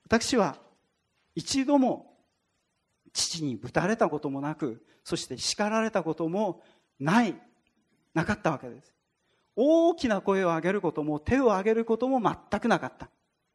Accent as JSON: {"language": "Japanese", "region": "Tochigi", "country": "Japan", "said": "私の実家は栃木県のほぼ真ん中あたりにあって、家の周りを、家の前を東北本線が目の前を走っているのであります。"}